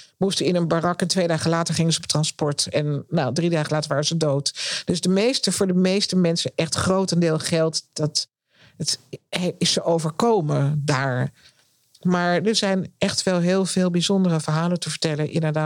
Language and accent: Dutch; Netherlands; En wij zijn als Nederlanders, en zeg maar even wij, want ik denk dat moet ook inclusief zijn.